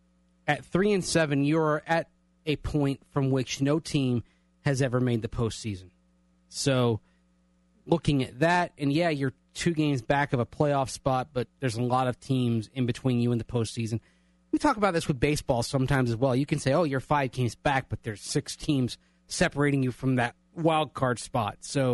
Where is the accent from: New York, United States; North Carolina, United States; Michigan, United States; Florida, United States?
Florida, United States; I'm from Florida, so it doesn't affect me.